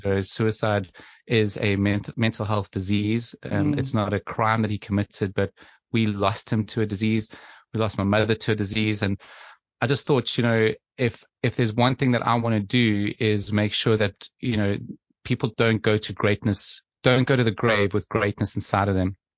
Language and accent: English; South Africa; now in Surrey, United Kingdom; I'm based in just southwest of London in Surrey in the UK. You've obviously, you know that I'm a South African, a Greek heritage, born in South Africa, yep. Living in the UK